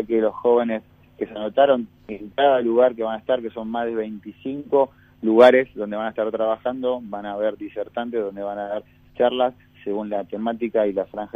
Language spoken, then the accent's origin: Spanish; Argentina; nosotros como argentinos podamos ser sede del segundo encuentro nacional después de 33 años.